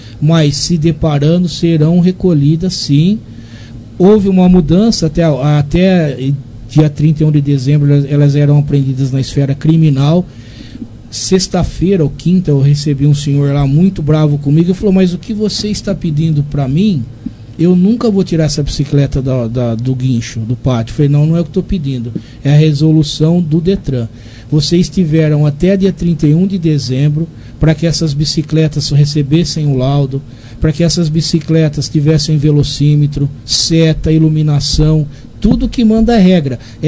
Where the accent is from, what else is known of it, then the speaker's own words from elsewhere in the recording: Taquaritinga, São Paulo, Brazil; Ele começou lá na minha terra como tenente da Polícia Militar, lá em Taquaritinga.